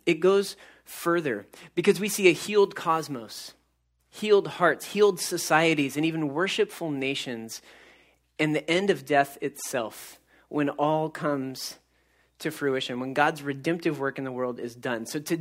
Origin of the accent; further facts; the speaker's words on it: California, United States; But I grew up in the Central Valley, not super far from this place called Yosemite.